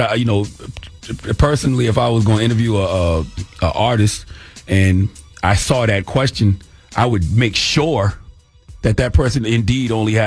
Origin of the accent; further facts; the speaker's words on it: South Carolina, United States; First of all, man, I'm from South Carolina, 803-843-864 all day.